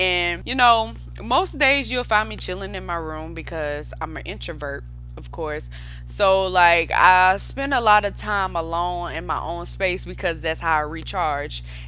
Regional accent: South Carolina, United States; I'm from South Carolina. I'm a Southern girl, born and raised in South Carolina. Woo-hoo! And y'all probably can hear it in my voice how country I am

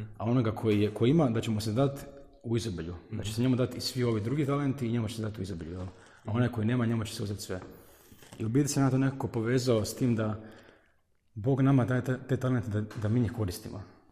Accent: Herzegovina, Bosnia & Herzegovina; born there; kako smo mi inače rodom iz Hercegovine, mi dosta putujemo dole i Kupres i Tomislav grad.

